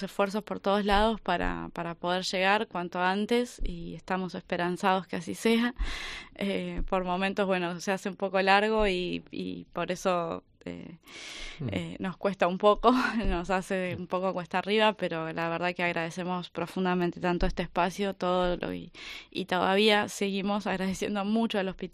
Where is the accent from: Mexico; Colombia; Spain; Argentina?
Argentina; Soy argentina, lo estoy haciendo en Argentina